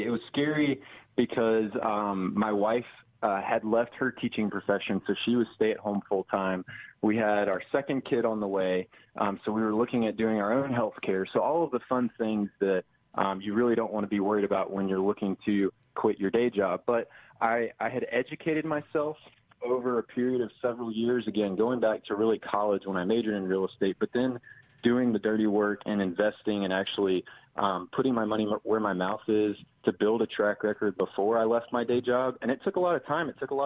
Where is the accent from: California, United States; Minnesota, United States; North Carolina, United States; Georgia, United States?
Georgia, United States; Atlanta; So I am born and raised in Atlanta, went to the University of Georgia, and I majored in real estate and finance.